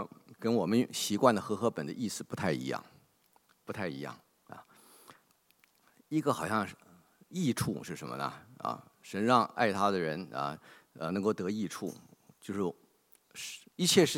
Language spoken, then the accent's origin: Chinese; China; 我们中国人就会用这种话来安慰一下啊，碰到不好事情的人嘛